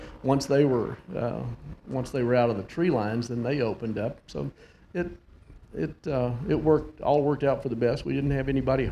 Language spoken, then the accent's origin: English; Memphis, Tennessee, United States; I was from the South. I lived in Memphis, Tennessee at the time.